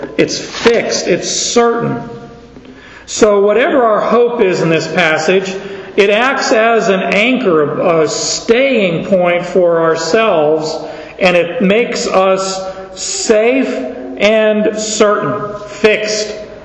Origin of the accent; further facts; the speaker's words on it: Arizona, United States; Growing up in Arizona, you don't have a lot of water, and I just never did boats.